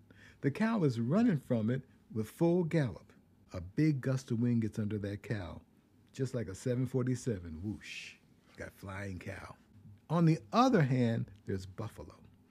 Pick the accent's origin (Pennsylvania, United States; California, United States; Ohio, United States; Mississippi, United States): Pennsylvania, United States; now in Georgia, United States; I came from the east. I grew up in Pennsylvania, and I live in Georgia.